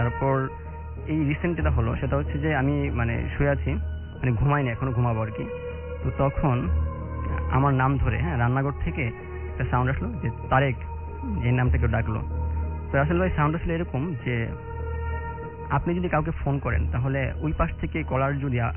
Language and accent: Bangla; Narayanganj, Dhaka Division, Bangladesh; আমি নারায়ণগঞ্জ থেকে আসছি, আমি ব্র্যাক ইউনিভার্সিটিতে ফার্মেসিতে পড়ি।